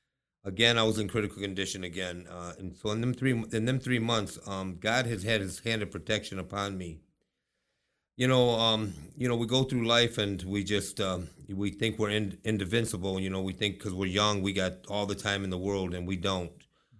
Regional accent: Detroit, Michigan, United States; I was raised in Detroit in the 50s. And then in the 60s, we lived there right after the riots.

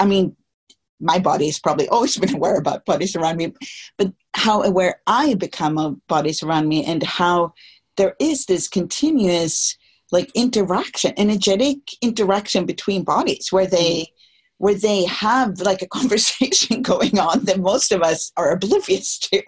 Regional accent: Stockholm, Stockholm County, Sweden; It's in Stockholm. It's in my hometown this summer in the beautiful Scandinavian light.

